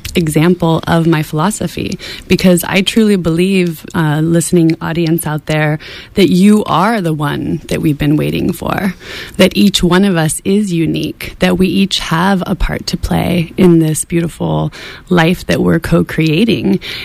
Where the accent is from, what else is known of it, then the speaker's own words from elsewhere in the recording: Paradise, California, United States; also born or lived in Red Bluff; I was raised in the North Valley. I was blessed to attend Paradise Elementary School and then to go to junior high and high school in Red Bluff